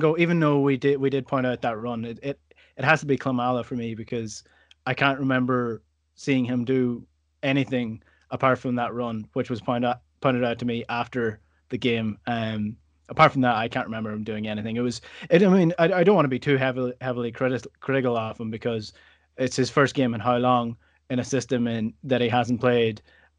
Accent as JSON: {"language": "English", "region": "Scotland", "country": "United Kingdom", "accent": "Scottish", "said": "as someone who is incredibly difficult to understand because of my accent, I can imagine how difficult it is to understand Scottish people"}